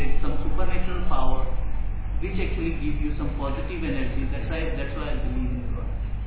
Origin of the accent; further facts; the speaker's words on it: India; English is a second language; From India.